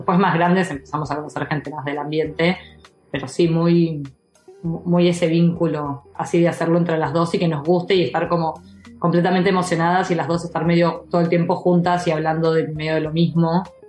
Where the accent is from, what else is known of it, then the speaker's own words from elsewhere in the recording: Córdoba, Argentina; nosotras somos de Córdoba, entonces cuando éramos más chicos